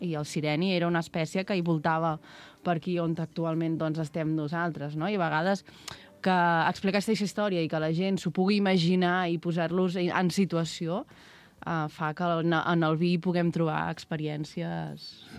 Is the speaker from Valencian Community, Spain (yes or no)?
no; Olèrdola, Catalonia, Spain; Vivim, nosaltres som d'Olèrdola i teníem ganes d'explicar la nostra història